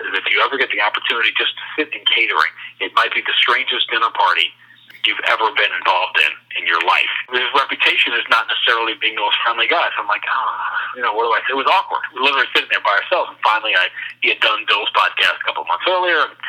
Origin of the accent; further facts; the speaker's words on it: New York, United States; I was a Bob Backlund kid, and, growing up in New York.